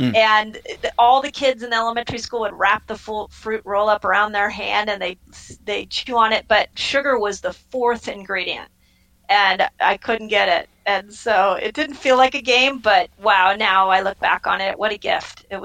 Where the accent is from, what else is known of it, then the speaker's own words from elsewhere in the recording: Los Angeles, California, United States; also born or lived in Kansas City, Missouri; I was born in Kansas City, Missouri. And at the age of one, I actually moved to Los Angeles. And so I was pretty much raised in Los Angeles.